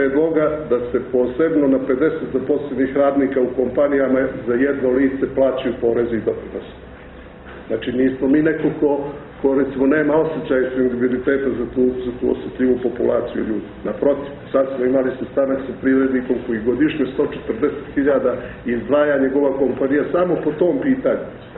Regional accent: Montenegro; Postoji jedan štampač kod nas u Crnoj Gori

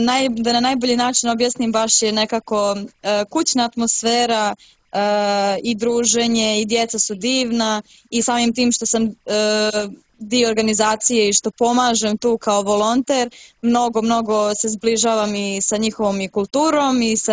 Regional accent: Montenegro; Možda je teže to odraditi kod nas u Crnoj Gori pošto mi imamo dosta omladine

